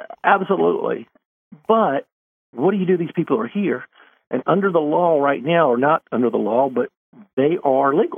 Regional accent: Alabama, United States; even though I'm from Barber County.

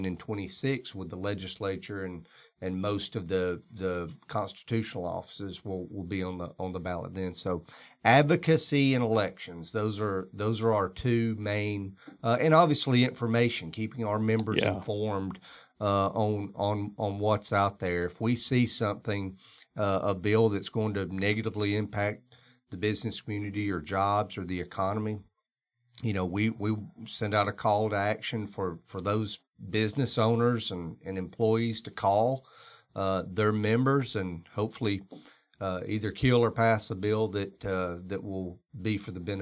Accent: Alabama, United States; It's businesses right here in Gadsden, Alabama, or my hometown, you know, in Marshall County.

